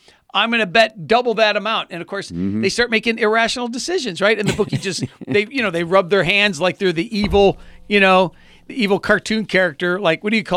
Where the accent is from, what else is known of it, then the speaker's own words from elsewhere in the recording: Michigan, United States; I know, this is interesting, but it's just that it just so happens that although it is my home state, they just had their first weekend of online gambling last weekend.